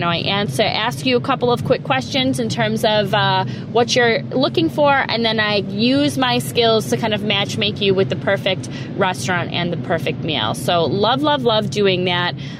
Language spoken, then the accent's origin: English; Liverpool, New York, United States; But I'm originally from Liverpool, New York